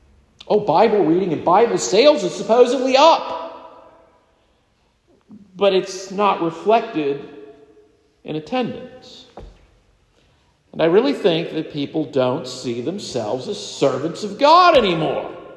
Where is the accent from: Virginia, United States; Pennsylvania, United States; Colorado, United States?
Virginia, United States; Colonial Heights; Now, in my hometown of Colonial Heights, Virginia, Colonial Heights Baptist Church used to meet in a traditional building.